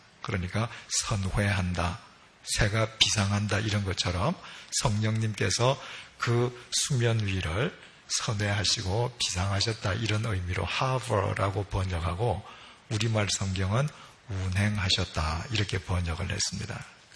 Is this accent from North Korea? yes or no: no; Busan, South Korea; 저는 부산 출신이거든요. 그래서 여름 방학만 되면 늘 뭐 저 송도니 광안리니 해운대 가서 살지 않습니까?